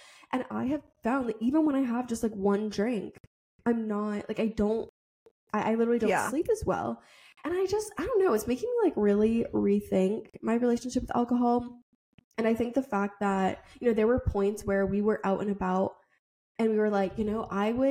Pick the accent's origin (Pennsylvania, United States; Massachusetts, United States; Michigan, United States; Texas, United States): Massachusetts, United States; like, I'm from Massachusetts and love the Celtics.